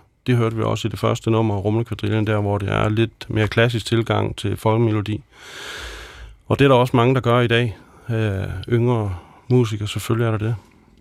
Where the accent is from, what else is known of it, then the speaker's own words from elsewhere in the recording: Vejle, Region of Southern Denmark, Denmark; jeg gik på Steinerskolen over ved Vejle, hvor jeg voksede op.